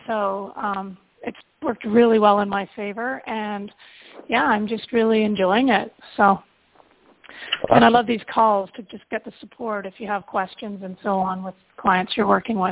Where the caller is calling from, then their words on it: Vancouver, British Columbia, Canada; I'm calling from Vancouver, Canada